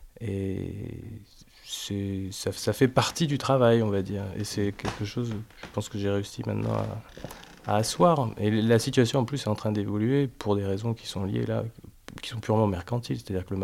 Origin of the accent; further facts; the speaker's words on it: Sète, Occitanie, France; moi j'ai grandi à Sète. Donc, comme j'ai grandi à Sète, d'ailleurs j'y retourne très souvent, j'ai même un atelier là-bas.